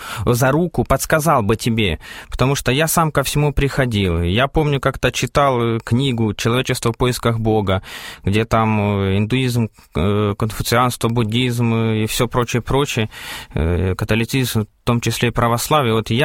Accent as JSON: {"language": "Russian", "region": "Zakarpattia Oblast", "country": "Ukraine", "tie": "born or raised there", "said": "Закарпатская область."}